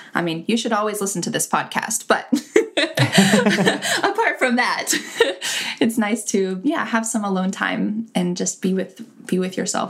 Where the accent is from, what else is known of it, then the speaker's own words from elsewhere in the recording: United States; I could say I'm an American.